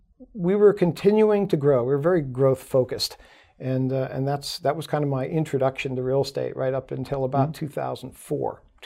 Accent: Pennsylvania, United States; born there; My background is not far from here. I was born in the Wyoming Valley in Pennsylvania.

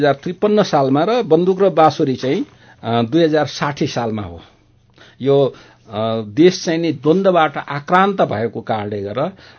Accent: Chandranigahapur, Madhesh Province, Nepal; also born or lived in Kavrepalanchok; हामी त्यहाँबाट मेरो पिताजी बसाइँ सर्ने क्रममा हामी रौतहट गएर मेरो बाल्यकाल चाहिँ रौतहटको चन्द्र निगाहपुर भन्ने ठाउँमा बित्यो।

